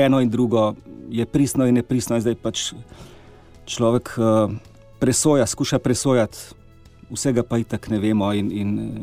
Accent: Kranj, Upper Carniola, Slovenia; Imamo pa v Kranju, v mojem rojstnem kraju, rekel, manjšo katedralo

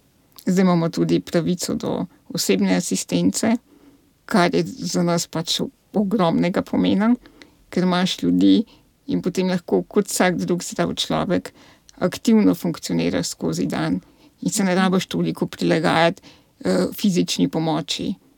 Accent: Logatec, Inner Carniola–Karst, Slovenia; now in Ljubljana, Slovenia; Jaz sem iz Logatca. Jaz sem, še zimam tam svoje starše, sestro, družino.

